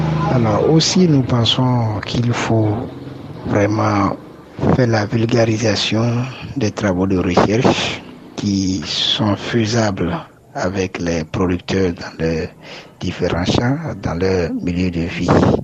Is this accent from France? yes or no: no; Ouaké, Donga, Benin; Je suis béninois, originaire de la commune de Waké.